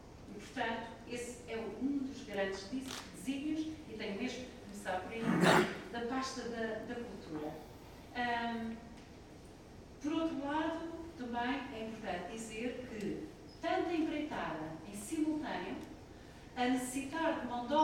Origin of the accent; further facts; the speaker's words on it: Penedono, Viseu, Portugal; also born or lived in Coimbra; Eu sou de Penedono